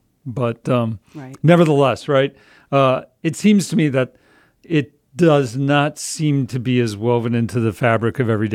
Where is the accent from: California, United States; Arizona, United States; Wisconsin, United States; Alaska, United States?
Wisconsin, United States; Originally, I'm from Wisconsin.